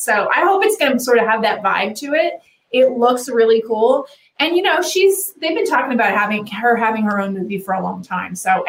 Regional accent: Canada; probably from growing up in Canada

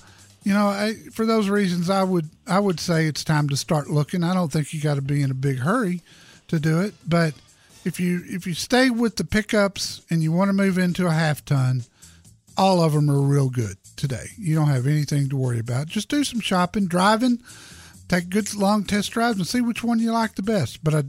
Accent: Texas, United States; And I was born in Texas, never lived anywhere else, but that was a new one on me.

